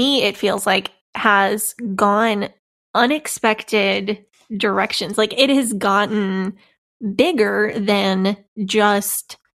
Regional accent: St. Louis, Missouri, United States; Because I grew up in the St. Louis area. That's an easy half-day drive from Agape.

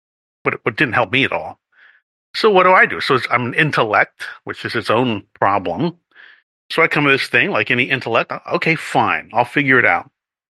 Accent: United States; I grew up in America, so there's some components of this being a Christian society.

